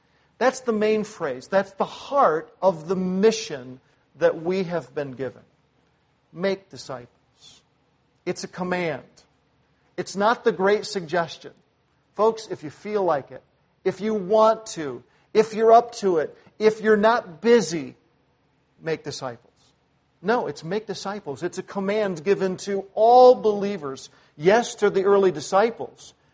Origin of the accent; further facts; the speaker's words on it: Southern United States, United States; I grew up in the South for a while. My dad pastored a church.